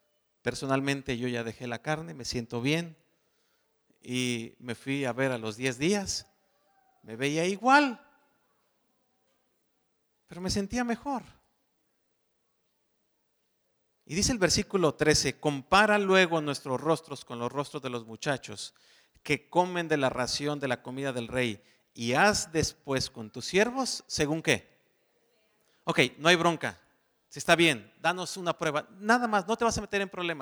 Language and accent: Spanish; Guadalajara, Jalisco, Mexico; En la casa, en Guadalajara, que de paso también soy de Guadalajara, ahí nací